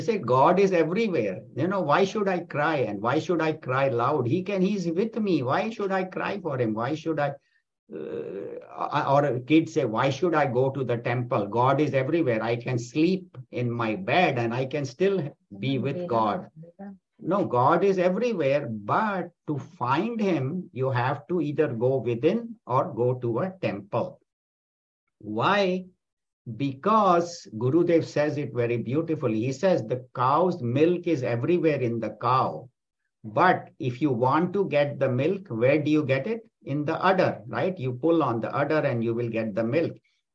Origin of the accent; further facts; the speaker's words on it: Mumbai, Maharashtra, India; I remember growing up in Bombay